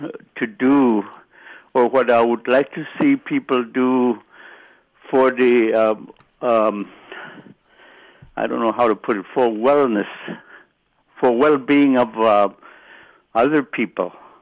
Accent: Russian Mission, Alaska, United States; And I'm from Russian Mission, and I know what local people want.

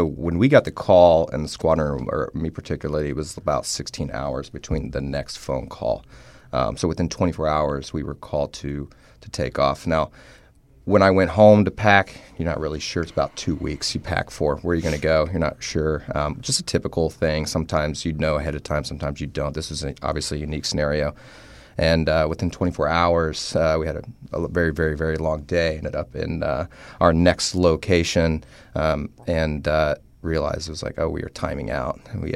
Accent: Indiana, United States; now in Lewes, United States; I love the Delaware community. I'm from Indiana originally.

